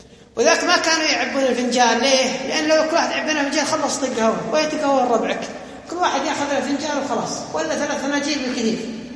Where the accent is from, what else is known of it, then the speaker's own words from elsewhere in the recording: Kuwait; ذكرها ديكسون اللي كان المعتمد البريطاني عندنا في الكويت